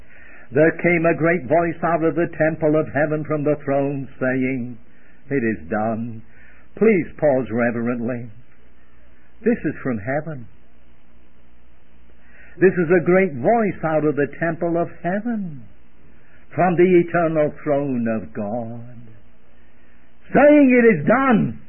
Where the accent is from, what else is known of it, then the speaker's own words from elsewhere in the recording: England, United Kingdom; Kind of humbling to me, being an Englishman.